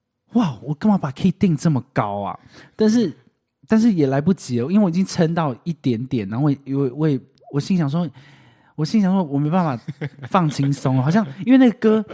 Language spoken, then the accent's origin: Chinese; Taitung County, Taiwan; 台东来的。